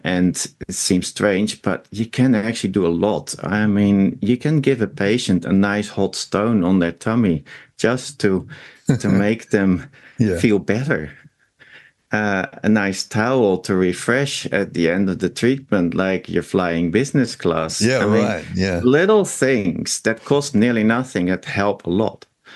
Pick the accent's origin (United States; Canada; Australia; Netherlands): Netherlands; We come from the Netherlands where We actually have a treatment style that is called ART